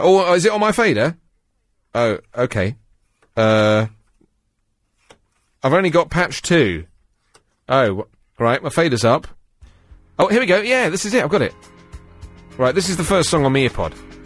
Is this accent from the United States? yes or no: no; England, United Kingdom